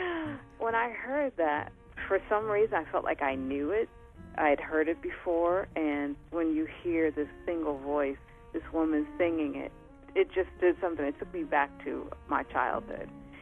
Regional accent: Detroit, Michigan, United States; I grew up in Detroit, Michigan. But every summer, we would drive down to Alabama. So I would spend my summers with my grandmother, with my cousins

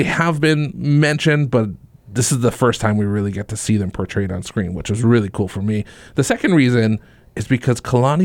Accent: Hawaii, United States; One, growing up on the Big Island, these are legendary historical figures for me.

